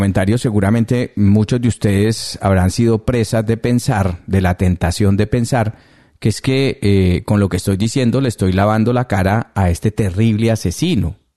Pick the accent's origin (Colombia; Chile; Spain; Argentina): Colombia; de nosotros mismos como ciudadanos colombianos, como sociedad